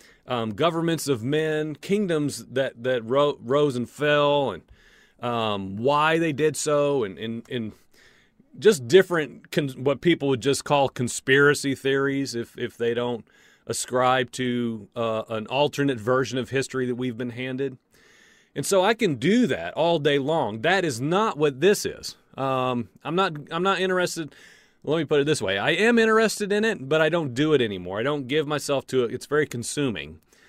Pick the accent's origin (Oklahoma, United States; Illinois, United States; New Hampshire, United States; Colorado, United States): Illinois, United States; I'm from Illinois, and so the X on the spot, if I remember right, is like within an hour of where I grew up.